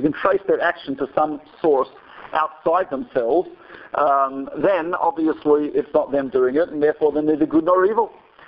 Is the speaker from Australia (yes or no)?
yes; Australia; Okay, so I'm Australian as part of the. I'd lose my citizenship if I don't do that.